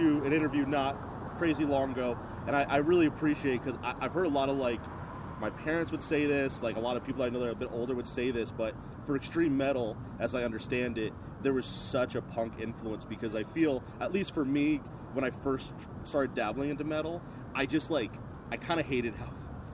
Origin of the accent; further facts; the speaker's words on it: New Jersey, United States; I'm from New Jersey originally.